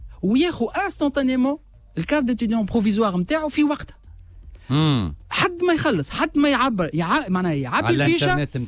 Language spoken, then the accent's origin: Arabic; Tunisia; الموتين مؤسسة جامعية اللي عندنا في تونس باش يكون عندهم نفس البطاقة.